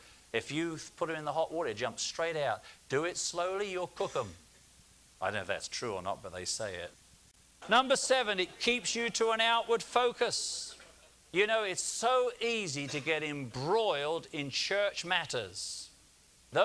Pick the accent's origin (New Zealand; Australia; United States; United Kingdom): United Kingdom; I'm British. Don't forget, we invented the language.